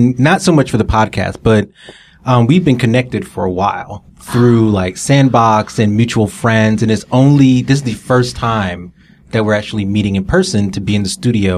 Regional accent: Brooklyn, New York, United States; Like, I'm a city kid. I'm born and bred in New York, Brooklyn specifically.

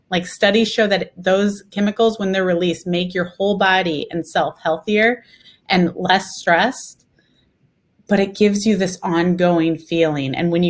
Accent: Illinois, United States; we decided we wanted to move from Las Vegas to raise our kids in a different location because I'm from Illinois. We thought Midwest.

